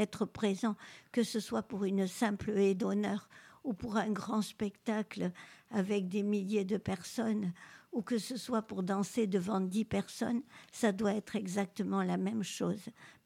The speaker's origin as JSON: {"language": "French", "town": "Dax", "region": "Nouvelle-Aquitaine", "country": "France", "said": "parce que on est de Dax, on est des environs"}